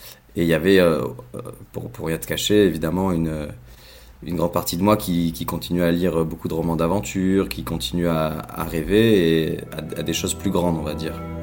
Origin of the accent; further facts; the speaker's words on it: south of France, France; Moi, je suis du Sud, hein, donc c'était la première fois que je m'installais à Paris.